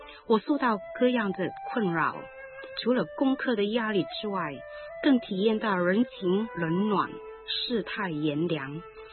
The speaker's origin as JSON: {"language": "Chinese", "region": "East Malaysia", "country": "Malaysia", "tie": "born or raised there", "also_born_or_lived": "Guilin, China / Hong Kong", "moved": "yes", "said": "在我1岁的时候，跟随家人到香港来，6岁的时候又跟着家人到东马去生活，就在那交风野雨的东马度过了我的童年。"}